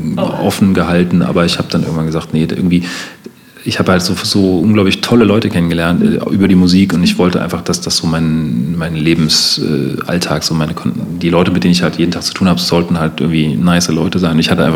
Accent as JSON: {"language": "German", "region": "East Germany", "country": "Germany", "said": "wir kommen jetzt irgendwie aus dem Osten, wir haben aber den Osten nicht erlebt."}